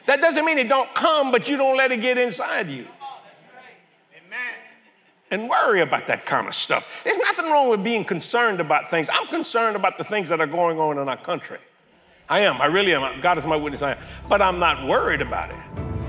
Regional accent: Louisiana, United States; I'm glad I'm a Cajun.

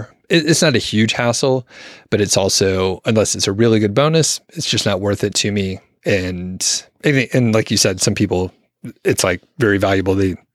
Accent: Atlanta, Georgia, United States; We're from Atlanta. We went to school in the city. Like, we're used to traffic.

